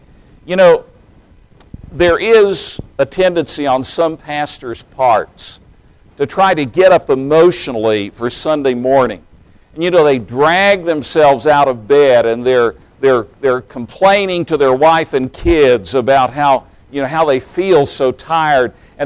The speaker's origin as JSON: {"language": "English", "region": "Tennessee", "country": "United States", "tie": "born or raised there", "accent": "Southern", "said": "I grew up in East Tennessee, and when I went to Bible college, I had a very, very, very strong Southern accent."}